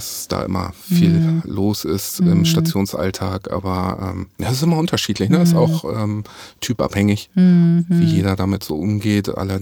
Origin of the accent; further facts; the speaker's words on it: Hamburg, Germany; ich bin 44 Jahre alt, bin Hamburger Jung